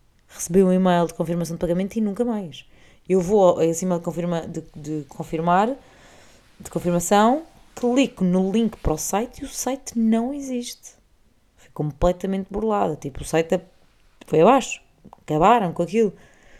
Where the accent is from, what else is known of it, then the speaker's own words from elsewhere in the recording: Portugal; sou portuguesa e não sei hablar espanhol. Aliás, sei portunhol, hablar espanhol não sei.